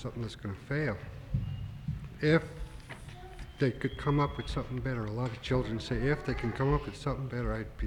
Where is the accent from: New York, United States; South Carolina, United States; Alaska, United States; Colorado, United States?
Alaska, United States; Port Lions; I'm from Port Lyons.